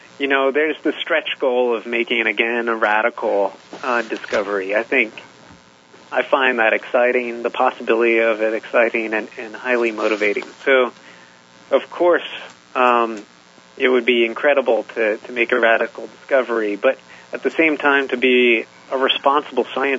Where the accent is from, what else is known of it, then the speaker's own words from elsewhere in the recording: Seminole, Oklahoma, United States; I grew up in Seminole, Oklahoma.